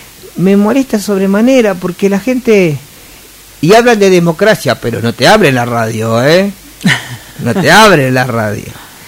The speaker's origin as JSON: {"language": "Spanish", "country": "Argentina", "said": "porque somos argentinos y porque no somos ni Chile ni China ni Estados Unidos ni Venezuela ni Cuba, somos Argentina"}